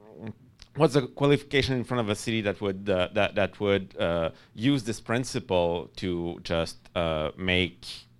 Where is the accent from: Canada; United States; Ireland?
Canada; Quebec City, Quebec; I'm from Quebec City, which has been for a week now the most left-wing city in the country.